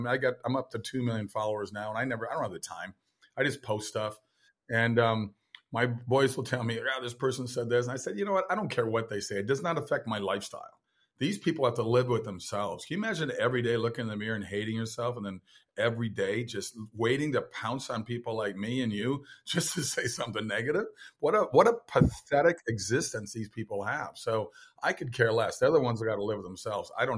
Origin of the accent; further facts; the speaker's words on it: Minnesota, United States; Actually, I grew up in Minnesota.